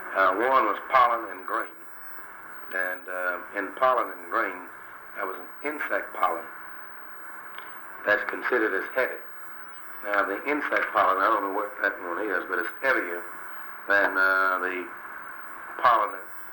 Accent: Texas, United States; born there; Well, I was born in Texas, and that's in South Texas. I guess you would say more south central. But I didn't live that long.

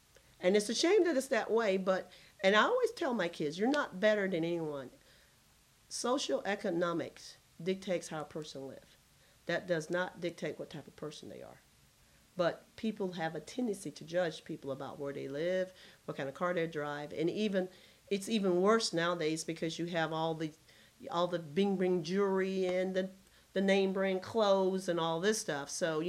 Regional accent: the South, United States; And I grew up from the South, so I knew about the Ku Klux Klan. I knew about all the racism and everything.

